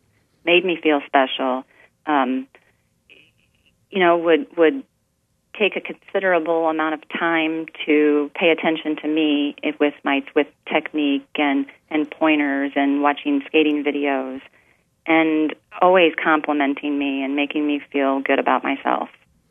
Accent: St. Louis, Missouri, United States; since I was from St. Louis

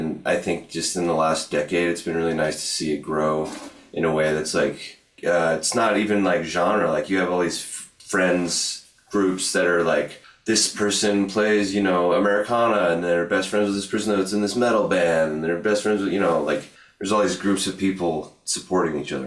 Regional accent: Burley, Idaho, United States; Yeah, and I'm from Burley, and then I came up to Boise to go to college.

